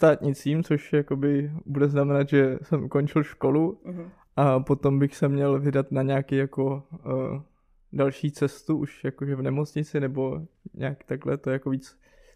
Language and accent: Czech; Litomyšl, Pardubice Region, Czechia; now in Prague, Czech Republic; Jsem z Litomyšle. Teďka jsem v Praze, protože tady studuju.